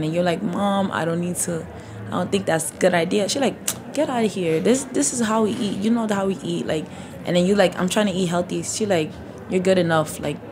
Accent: Senegal; also born or lived in Mauritania; I'm from Senegal and Mauritania. So, like, we mostly eat, like, Senegalese food.

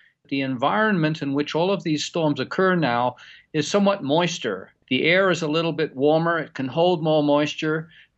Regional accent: Christchurch, Canterbury, New Zealand; Actually, my hometown of Christchurch, New Zealand, had major flooding back in March and April.

